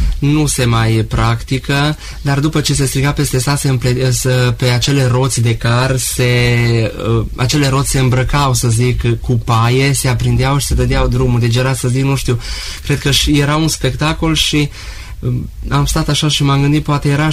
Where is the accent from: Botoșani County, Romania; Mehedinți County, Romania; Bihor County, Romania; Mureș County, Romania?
Mureș County, Romania; Lueriu; Eu vin de la Luieriu, de pe Valea Mureșului Superior.